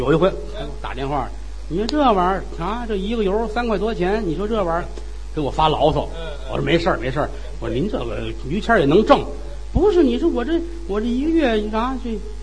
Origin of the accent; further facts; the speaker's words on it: Tianjin, China; 我们在天津的住家不远，他父母家离我父母家也很近。